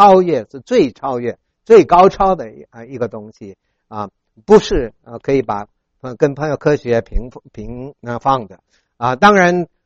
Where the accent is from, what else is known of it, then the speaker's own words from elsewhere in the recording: Hong Kong; 我虽然在香港长大，但是我是在山沟里面啊，所以我在山沟里面就看到有神，所以我从小是一个有神论者